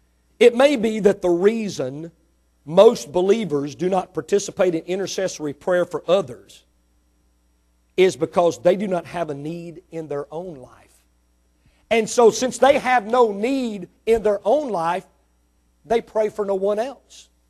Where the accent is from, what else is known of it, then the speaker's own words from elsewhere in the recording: Mississippi, United States; born there; Listen, I was born in Mississippi, but let me tell you something.